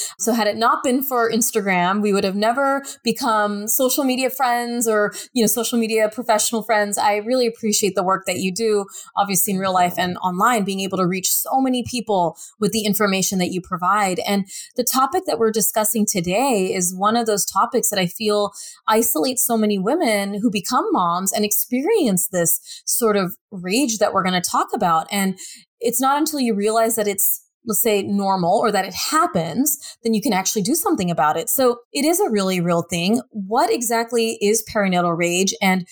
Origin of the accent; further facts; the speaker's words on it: United States; being an American woman working in America